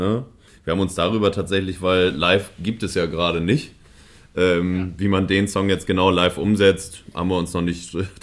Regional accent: Hamburg, Germany; Also, ich bin ja Hamburger

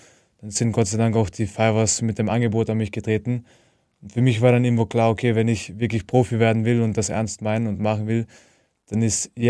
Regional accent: Graz, Styria, Austria; eigentlich Graz ist meine Heimatstadt

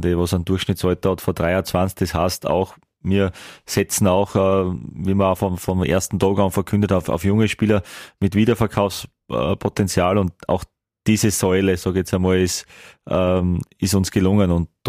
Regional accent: Graz, Styria, Austria; Ich bin von da, ich bin Steirer

